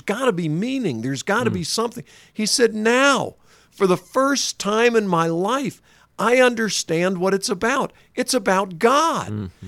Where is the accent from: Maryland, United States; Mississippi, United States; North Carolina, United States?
North Carolina, United States; Susan was from Louisiana. I was from North Carolina.